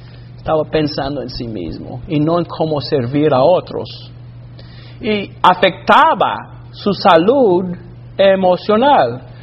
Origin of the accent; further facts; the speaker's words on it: Alabama, United States; Spanish is a second language; Cuando me crié en Alabama en los años 1960 y 1970, estoy hablando de mi edad. Estoy confesando mi edad.